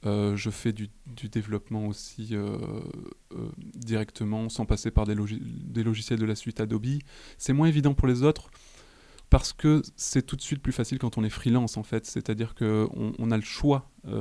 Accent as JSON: {"language": "French", "town": "Montpellier", "region": "Occitanie", "country": "France", "tie": "born there", "lives_now": "Paris, France", "said": "J'habite encore à Paris et je travaille là-bas. Je ne sais pas vraiment pour combien de temps encore. Montpellier, c'est ma ville natale."}